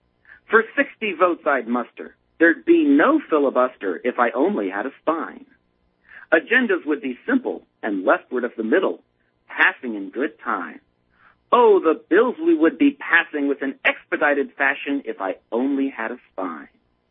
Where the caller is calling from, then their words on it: Alabama, United States; Okay, you know I'm calling from Alabama.